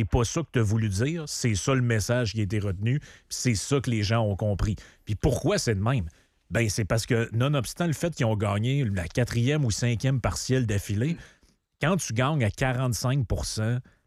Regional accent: Quebec, Canada; Moi, je viens de là, du Saguenay-Lac-Saint-Jean. Puis quand j'étais jeune, dans ma tête, disons, tout le monde est pour la souveraineté.

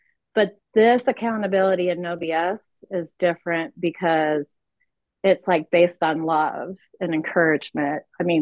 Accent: Nebraska, United States; from Nebraska

